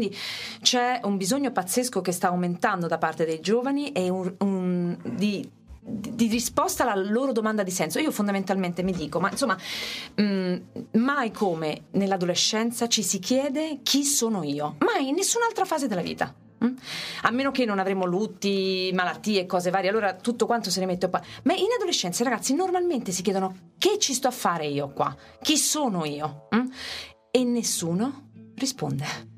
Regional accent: Rome, Lazio, Italy; io ho voluto portarlo nelle scuole pubbliche di Roma, sono romana.

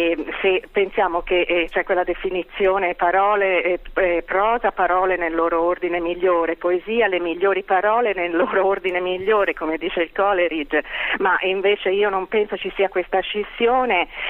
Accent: Pisa, Tuscany, Italy; non è che in quanto pisana io non sono stata neanche invitata quest'anno

